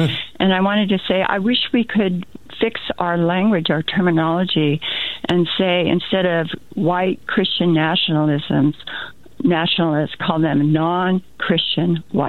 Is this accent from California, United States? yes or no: yes; California, United States; moved away as an adult; I'm from Fire Country, California. We moved up here to Washington because our insurance went to $3,000 a month for fire.